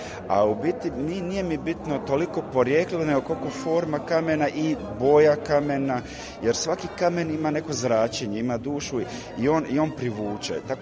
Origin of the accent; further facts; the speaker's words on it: Split-Dalmatia County, Croatia; born there; ja sam rođen na Braču